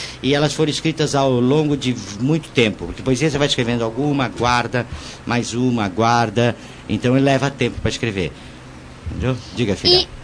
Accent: Santos, São Paulo, Brazil; a minha adolescência foi lá na Praia de Santos, com amigos maravilhosos

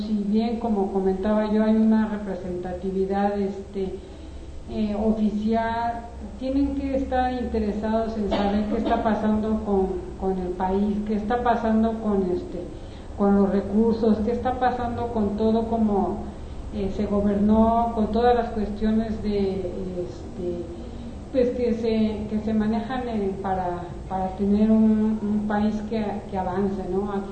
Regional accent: Mexico; es un lío que como mexicanos tengamos actas de nacimiento, predial, agua, actualizado.

